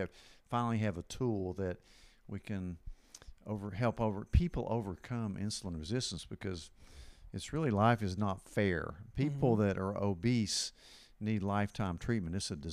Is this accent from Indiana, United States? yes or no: no; Tennessee, United States; Well, yeah, I do. I'm from East Tennessee.